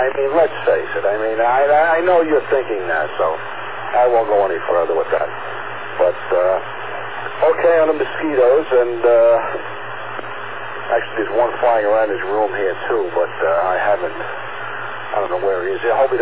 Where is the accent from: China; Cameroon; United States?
United States; Brooklyn, New York; the horse knew I was from Brooklyn